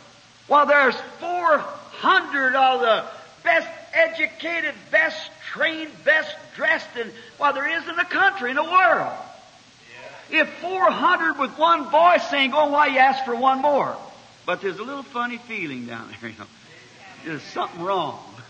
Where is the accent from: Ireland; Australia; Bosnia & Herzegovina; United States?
Ireland; My people formerly were Catholic, you know, so being an Irishman.